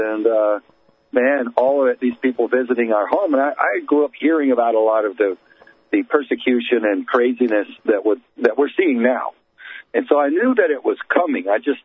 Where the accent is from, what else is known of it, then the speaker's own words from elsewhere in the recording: Texas, United States; So I grew up in Southern Texas, rough and tumble childhood, boxing, fighting with my big brother, riding dirt bikes, playing football.